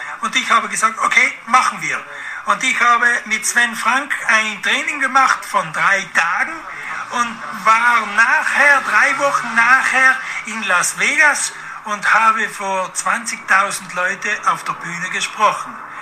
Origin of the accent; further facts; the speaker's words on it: Bolzano, Trentino-Alto Adige, Italy; ich komme aus Bozen-Südtirol und ich arbeite für eine kanadische Firma.